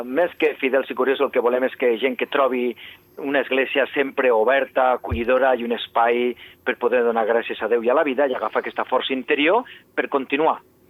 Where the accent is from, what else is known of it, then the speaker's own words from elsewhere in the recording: Catalonia, Spain; Jo recordo de petit a la Vall d'Aran